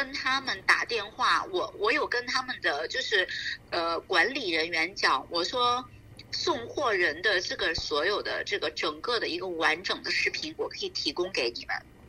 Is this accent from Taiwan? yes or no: no; China; 我们就是中国人，